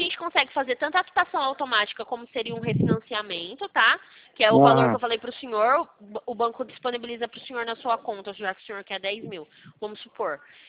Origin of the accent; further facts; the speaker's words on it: Sumaré, São Paulo, Brazil; Eu sou de Sumaré.